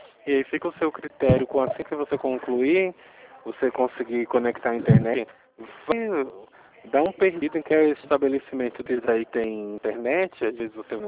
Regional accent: Pernambuco, Brazil; now in São Paulo, Brazil; Sou de Pernambuco, mas eu estou em São Paulo.

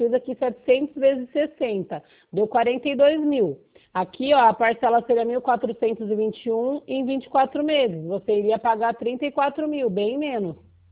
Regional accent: Sorocaba, São Paulo, Brazil; Eu sou do Sorocaba.

